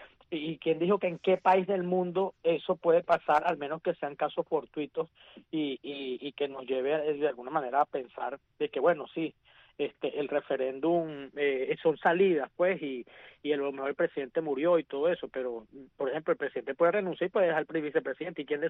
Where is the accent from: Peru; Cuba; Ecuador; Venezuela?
Venezuela; Barinas; yo que soy de Barinas también y que me conozco perfectamente el estado Barinas